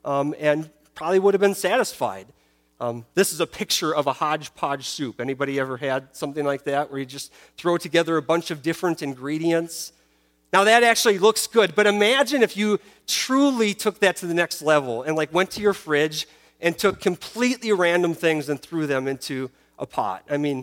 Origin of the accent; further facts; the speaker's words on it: Minnesota, United States; Now, growing up in Minnesota, I always knew that there were certain constellations that would only appear during winter.